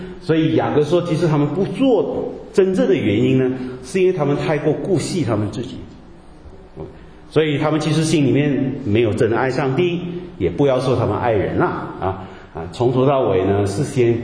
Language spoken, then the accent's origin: Chinese; Guangdong, China; accent: Cantonese; 我们广东话有时候啊，这个聪明的人就用口嘛